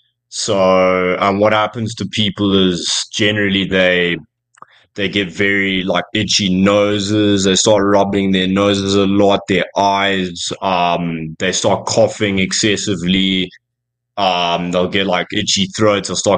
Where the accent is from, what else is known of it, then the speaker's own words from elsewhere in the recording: Zimbabwe; Where I was actually growing up in Zimbabwe. So we don't really have like spring and autumn. We just have like summer, winter.